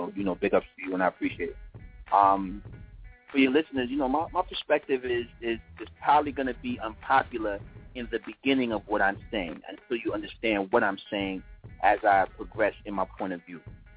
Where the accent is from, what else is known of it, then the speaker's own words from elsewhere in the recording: Staten Island, New York, United States; now in Augusta, United States; Like, because I'm from Staten Island. So, So, that hit close to home. I live in Augusta, Georgia now, though.